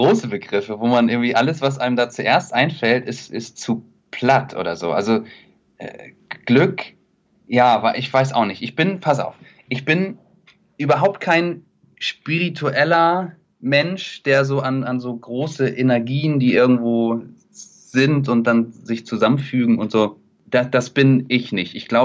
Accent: Kiel, Schleswig-Holstein, Germany; Und Kiel ist halt einfach meine Heimat. Ich bin da groß geworden, habe mir dann irgendwann auch mal die Frage gestellt, ob es in eine große Stadt geht, Hamburg, Berlin, München, und habe mich dagegen entschieden und es nie bereut.

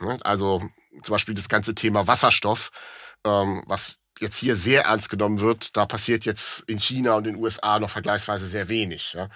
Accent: Rhineland, Germany; jetzt bin ich als Rheinländer ja eher Optimist.

